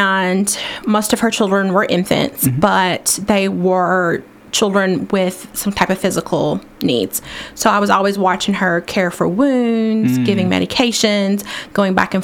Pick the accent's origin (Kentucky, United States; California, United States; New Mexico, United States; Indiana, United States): Kentucky, United States; Paris; also born or lived in North Carolina; now in Lexington, United States; I was born in North Carolina. Great. And but I've lived most of my life in Bourbon County. Paris. I went to Paris High School.